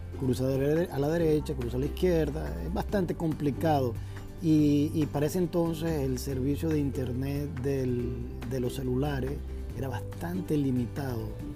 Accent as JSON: {"language": "Spanish", "town": "Caracas", "region": "Capital District", "country": "Venezuela", "tie": "born or raised there", "said": "Yo crecí en Caracas, viví en Caracas una mayor parte de mi vida, y Caracas es una ciudad grande."}